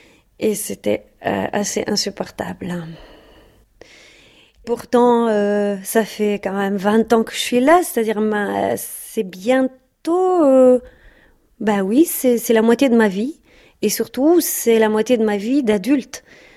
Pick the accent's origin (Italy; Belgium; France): Italy; French is a second language; on a entendu mon accent, mais on n'a pas entendu ma demande. Malgré le temps qui passait, eh ben, j'ai toujours droit au stéréotype de l'italienne.